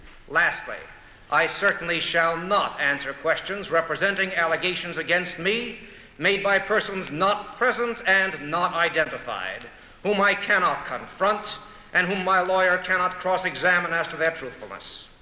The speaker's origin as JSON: {"language": "English", "town": "New York City", "region": "New York", "country": "United States", "tie": "born or raised there", "said": "I was educated in the public schools, junior high schools, and high schools in New York City."}